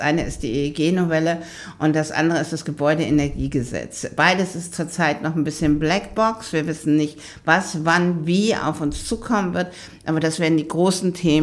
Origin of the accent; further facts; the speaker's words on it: Cologne, North Rhine-Westphalia, Germany; Erstmal bin ich Kölnerin, Diplom-Volkswirtin, auch aus Köln.